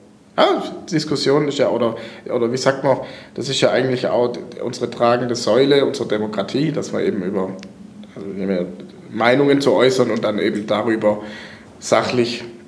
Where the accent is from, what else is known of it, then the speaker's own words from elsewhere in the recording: Welzheim, Baden-Württemberg, Germany; ich bin halt ein sehr so regionaler Typ, mhm. Ja, so, ich bin in Welzheim aufgewachsen, wohne da immer noch, das bedeutet mir auch irgendwie viel